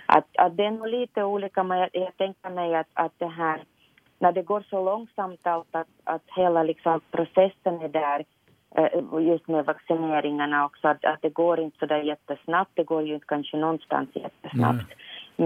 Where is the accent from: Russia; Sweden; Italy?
Russia; Novosibirsk, Novosibirsk Oblast; Swedish is a second language; now in Ingå, Finland; jag är född och uppvuxen i staden Novosibirsk i Sibirien.